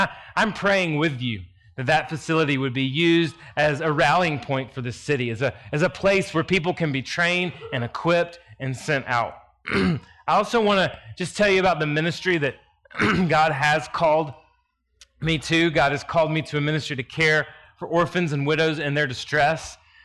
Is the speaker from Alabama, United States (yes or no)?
yes; Alabama, United States; As your pastor said, I am a hick from Alabama, and I am a well-cultured hick, though I will tell you.